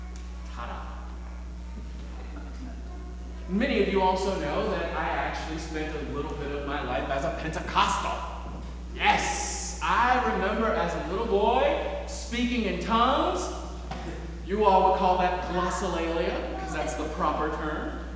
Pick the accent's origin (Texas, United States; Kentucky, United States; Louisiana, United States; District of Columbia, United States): Louisiana, United States; New Orleans; You also know that I'm from New Orleans, and I love a good gumbo.